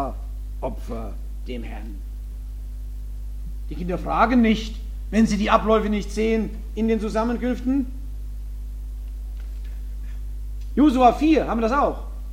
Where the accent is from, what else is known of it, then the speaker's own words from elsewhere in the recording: Philadelphia, Pennsylvania, United States; Auch bei uns in Philadelphia. Ich bin erst nach dem Alter, wo ich die Sonntagsschule verlassen hatte, war ich 14, sonntags morgens mitgegangen zum Brotbrechen.